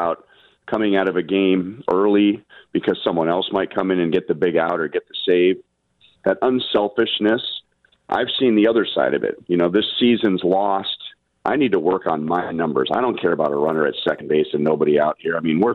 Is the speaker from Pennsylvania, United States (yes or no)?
no; Los Angeles, California, United States; Well, I'm originally from Los Angeles.